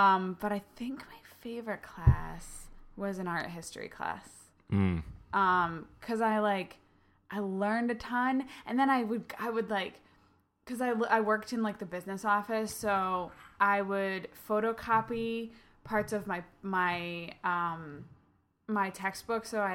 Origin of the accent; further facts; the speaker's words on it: Connecticut, United States; Well, I grew up in Connecticut, so.